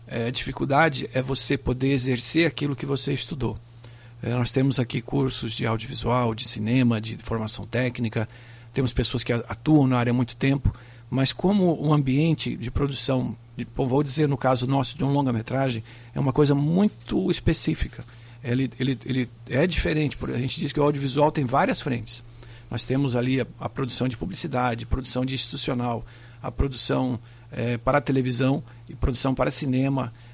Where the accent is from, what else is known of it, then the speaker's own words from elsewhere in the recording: Brazil; A gente é brasileiro, mas por ser um país continental, a gente tem várias culturas dentro da mesma cultura.